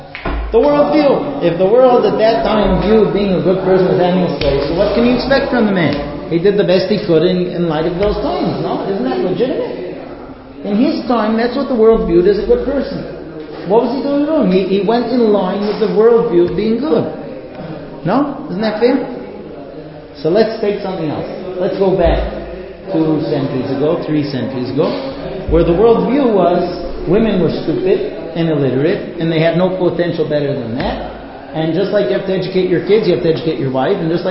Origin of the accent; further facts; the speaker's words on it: United States; I grew up in America. I'm not American, but I did grow up in the United States.